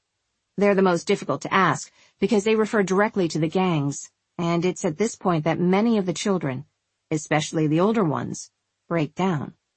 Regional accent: Mexico City, Mexico; I'm a Chilanga. Well, I'm a Catracho, so we're enemies. He's right. I'm from Mexico City, and he's from Honduras, and in many ways that makes us hostile neighbors.

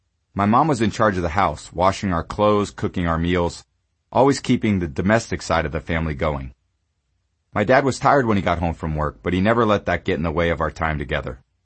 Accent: California, United States; for a kid growing up in the Bay Area and loving football and sports in general as much as I did

